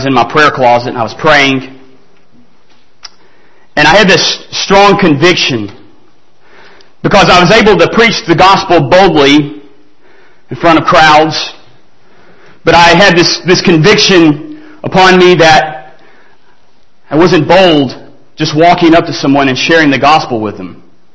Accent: Kentucky, United States; now in Fort Worth, United States; I'm from Kentucky, and I'm going to school in Fort Worth.

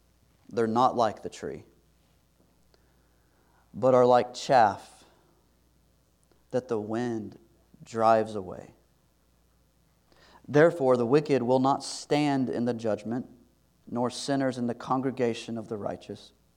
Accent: Texas, United States; probably because I grew up in East Texas, and there's trees everywhere.

